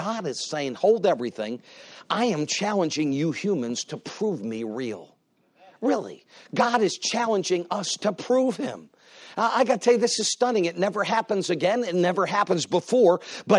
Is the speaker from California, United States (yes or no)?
no; Connecticut, United States; I grew up in the day where you'd go out to recess. I grew up in Connecticut. I grew up in that.